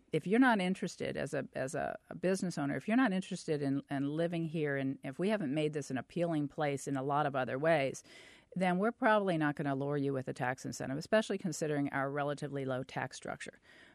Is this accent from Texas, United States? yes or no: no; Gotha, Florida, United States; And I say, I'm from, you know, Gotha, that doesn't mean anything to anybody outside this immediate area. If I say I'm from Orlando, they relate.